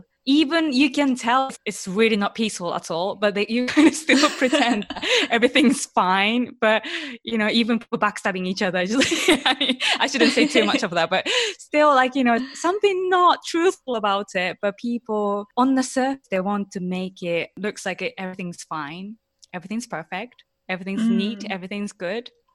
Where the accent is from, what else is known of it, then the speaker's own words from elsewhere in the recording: Japan; English is a second language; I grew up in Japan mostly